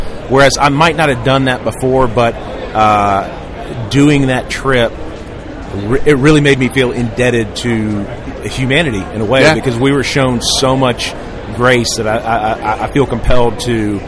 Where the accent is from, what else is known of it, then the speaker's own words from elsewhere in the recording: Memphis, Tennessee, United States; And growing up in Memphis, I would go to this. There's a park in Memphis called Mud Island River Park